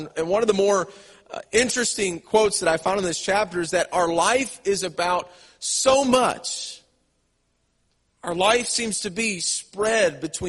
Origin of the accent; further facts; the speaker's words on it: St. Louis, Missouri, United States; I even just said y'all. I'm from St. Louis.